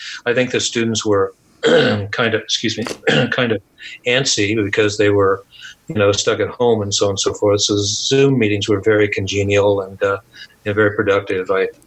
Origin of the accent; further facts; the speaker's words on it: Mays, Kansas, United States; also born or lived in Wichita; I was born in Wichita, Kansas, and I was raised in a small town called Mays, Kansas, which was an agro-industrial town.